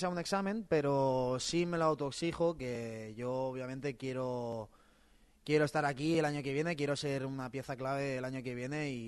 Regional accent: Malagón, Castilla-La Mancha, Spain; Pues bueno, yo soy de Ciudad Real, como ya sabéis, de un pueblecito que se llama Malagón.

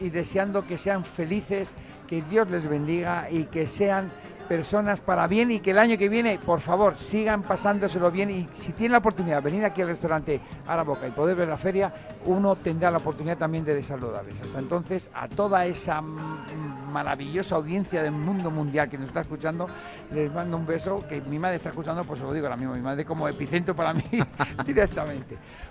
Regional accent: Colmenar Viejo, Community of Madrid, Spain; irme a mi pueblo a Colmenar Viejo

